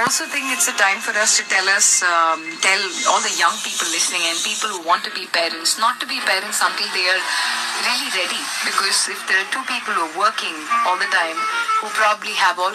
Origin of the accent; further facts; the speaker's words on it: India; All of this is a big part of how, as an Indian society, we've evolved, at least in the last decade or so.